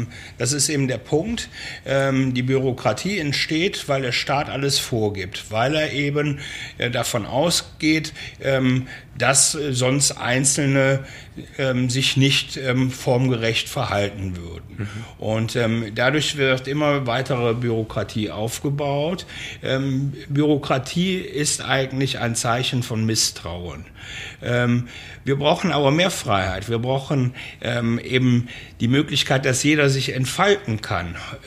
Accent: Rhineland, Germany; Ich bin Rheinländer, eine Frohnatur

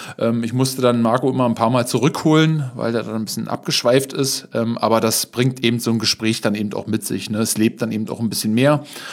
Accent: Berlin, Germany; Wir kommen beide aus Berlin.

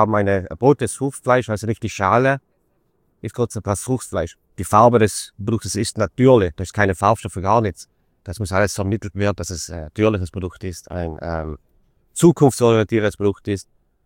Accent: Trentino-Alto Adige, Italy; Ich komme aus Südtirol

